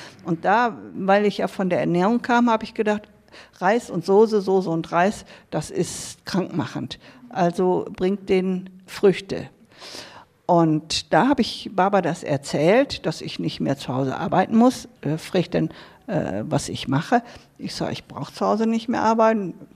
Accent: Germany; Woher kommst du? Ich sag, von Germany. Wie viel seid ihr? Oh, Swami, ich bin allein.

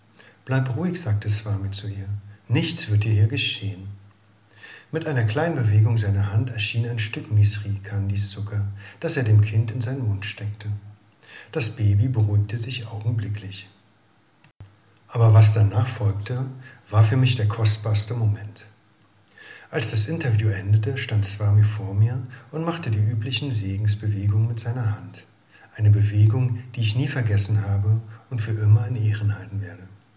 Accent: Germany; ich bin als Katholikin in Deutschland aufgewachsen, als Tochter des Küsters und war von Kindheit an tief in die Rhythmen des Glaubens eingebunden.

